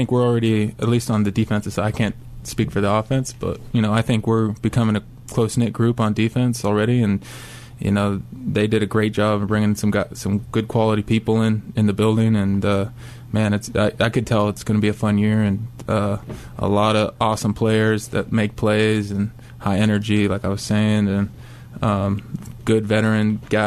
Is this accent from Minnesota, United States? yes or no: no; Arizona, United States; I was happy to play at Arizona, you know, and continue playing in my home state, so.